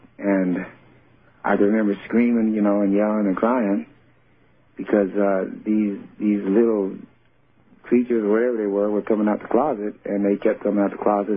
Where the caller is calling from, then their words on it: Salt Lake City, Utah, United States; from Salt Lake City.